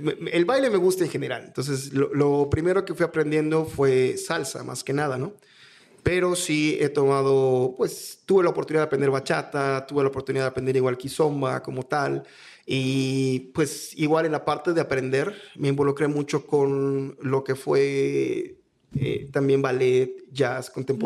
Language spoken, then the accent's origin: Spanish; Mérida, Yucatán, Mexico; Yo soy originario de Mérida, Yucatán, exactamente.